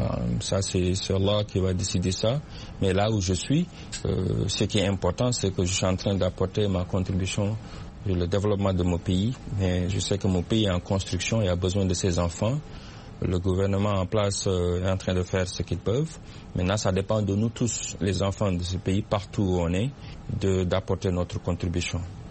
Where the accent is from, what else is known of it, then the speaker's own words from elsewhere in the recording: Senegal; moved away; Dans mon pays d'origine, le Sénégal aujourd'hui, par exemple, a 300 et quelques partis politiques.